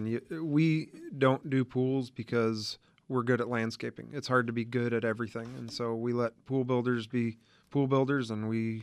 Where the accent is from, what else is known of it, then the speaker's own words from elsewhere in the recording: Indiana, United States; We grew up in Indiana and both actually graduated from Purdue. And back there, trees are real.